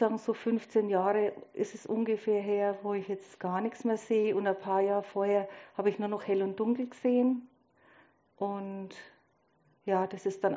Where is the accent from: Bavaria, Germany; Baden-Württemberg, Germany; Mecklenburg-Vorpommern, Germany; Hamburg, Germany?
Bavaria, Germany; Litzendorf; now in Bamberg, Germany; Also, ich komme eigentlich aus Neisa, das ist ein Ortsteil von Litzendorf.